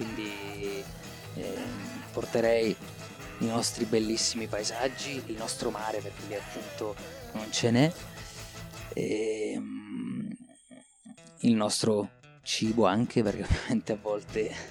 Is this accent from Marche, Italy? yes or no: yes; Marche, Italy; nelle Marche è molto importante la lingua nostra affettiva, oltre all'italiano, è il nostro dialetto, no?